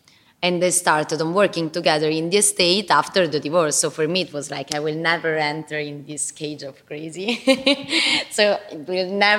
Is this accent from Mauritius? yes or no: no; Rome, Lazio, Italy; English is a second language; also born or lived in Milan, Italy; My father's family in Torino, my mother's family in Palermo. I grew up in Rome.